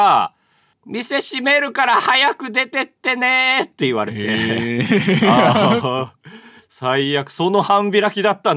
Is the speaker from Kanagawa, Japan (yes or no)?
no; Hokkaido, Japan; その北海道出身なんですって言ったら、その時に北海道はいいところでねって、宮城なんてとんでもないみたいな話を、ね、